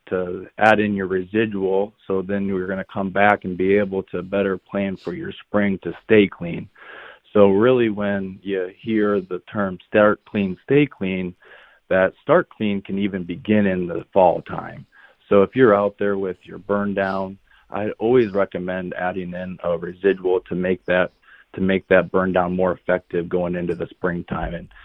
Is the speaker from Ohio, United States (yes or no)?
no; Nebraska, United States; So I'm originally from Nebraska. I've spent several years in Nebraska, And we have a lot of no-till there, of course.